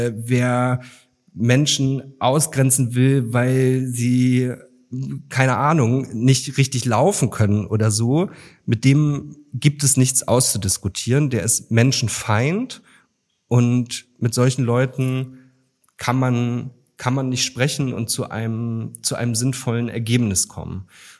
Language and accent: German; Mecklenburg-Vorpommern, Germany; Ich bin in Mecklenburg-Vorpommern geboren und aufgewachsen.